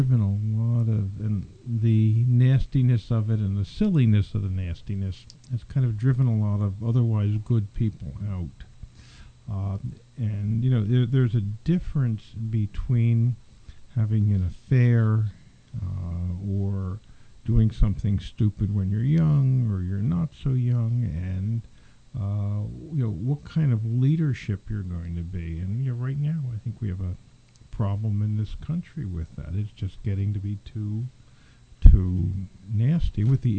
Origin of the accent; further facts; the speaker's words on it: New Jersey, United States; And I'm proud to be a New Jerseyan, and I'm very proud that I'm an American.